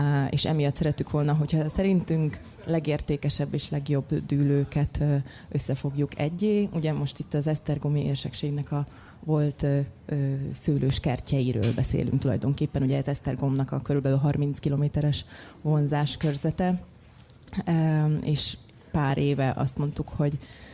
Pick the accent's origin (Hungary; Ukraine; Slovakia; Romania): Slovakia; Komárno, Nitra Region; Így van, Felvidékről. Hát tegnapi nap érkeztem nyilván az első napra, de Komáromból jöttünk.